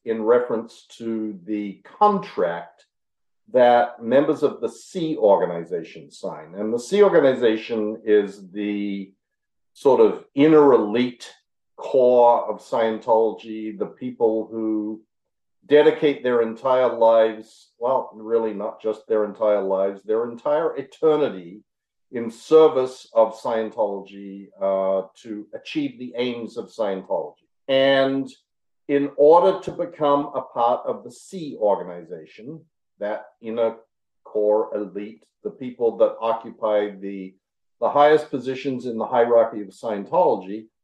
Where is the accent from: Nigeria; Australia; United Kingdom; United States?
Australia; Adelaide, South Australia; Maybe a dozen. It was very, very small.